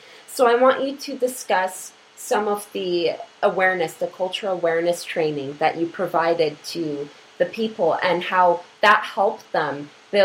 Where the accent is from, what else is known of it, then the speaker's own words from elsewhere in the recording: Canada; born there; first language Polish; English is a second language; as a person with a Polish background, I call myself Polish Canadian, because even though I was born here in Canada, I still have a Polish background. Both of my parents came to this country as immigrants. Polish was my first language